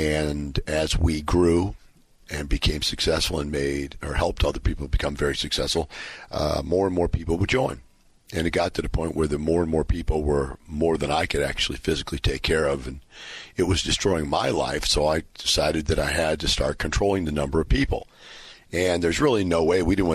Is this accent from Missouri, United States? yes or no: yes; Ferguson, Missouri, United States; for those of you that don't know this already, I'm from Ferguson